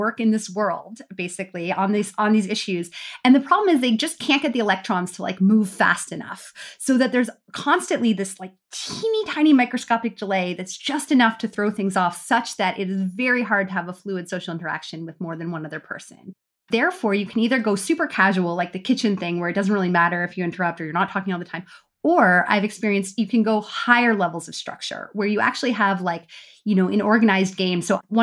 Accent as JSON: {"language": "English", "country": "United States", "lives_now": "Canada", "said": "We all live in Canada, but we're American."}